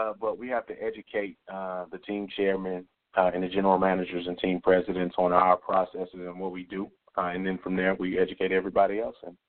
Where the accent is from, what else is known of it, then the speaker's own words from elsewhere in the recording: Arkansas, United States; Well, I mean, I'm from Arkansas. So, you know, I'm kind of partial to Arkansas.